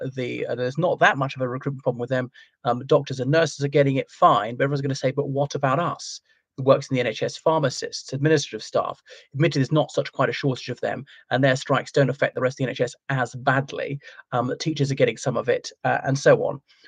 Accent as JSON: {"language": "English", "country": "Ireland", "said": "from Ireland, so welcome back to my channel again"}